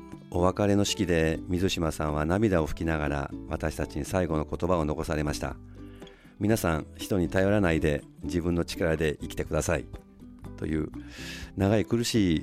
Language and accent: Japanese; Osaka, Japan; 向こうで生まれてこの仕事に就くまであの、まあ、大阪の方でずっとおったもので